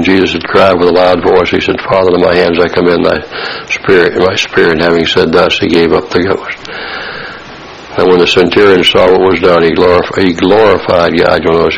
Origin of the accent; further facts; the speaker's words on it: the South, United States; accent: Southern; One of the problems of my southern accent, I guess.